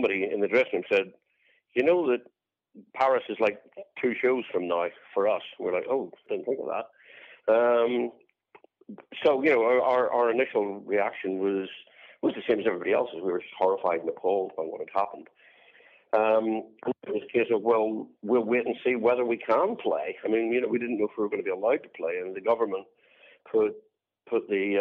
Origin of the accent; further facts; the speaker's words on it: Belfast, Northern Ireland, United Kingdom; growing up in Belfast, one of the sort of the things that I was denied was bands coming to play.